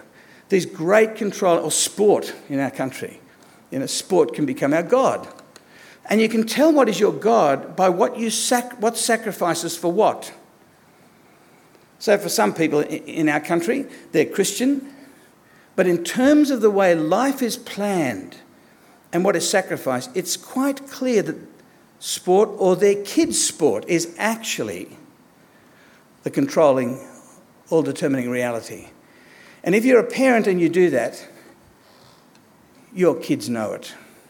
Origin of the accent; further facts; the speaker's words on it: Australia; The entirely secondary wrapping around the parcel is that I'm Australian.